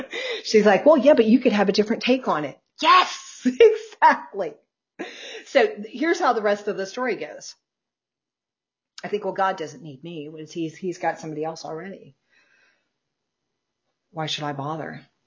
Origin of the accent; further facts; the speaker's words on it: New Jersey, United States; But I'm from New Jersey, and I talk like that.